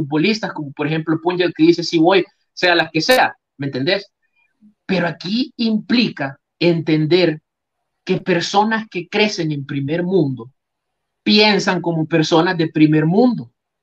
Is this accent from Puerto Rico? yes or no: no; El Salvador; todos estamos pensando como salvadoreños